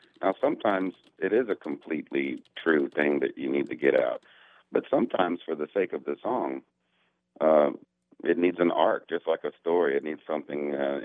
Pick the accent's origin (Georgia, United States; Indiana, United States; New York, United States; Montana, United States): Georgia, United States; Atlanta; I'm from Atlanta.